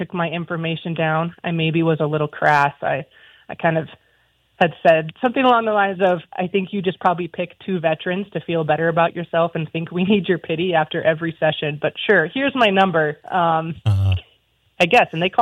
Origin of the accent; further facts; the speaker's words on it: Montana, United States; Obviously, growing up in Montana, everybody gets to a mountain